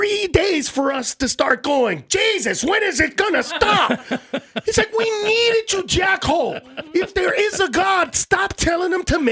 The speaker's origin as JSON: {"language": "English", "region": "California", "country": "United States", "said": "Bro, I'm from California."}